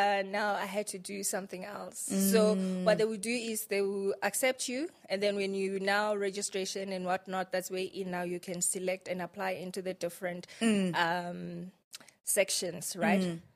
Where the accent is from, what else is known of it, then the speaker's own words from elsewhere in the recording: Limpopo, South Africa; Okay. So I was born in Venda. Raised there, so I grew up there up until matric. I'm the only child.